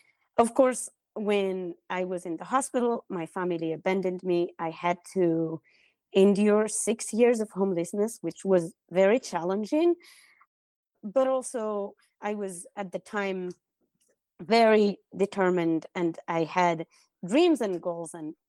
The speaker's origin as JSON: {"language": "English", "country": "Morocco", "tie": "born or raised there", "said": "So I was born and raised in Morocco. I am an indigenous Moroccan."}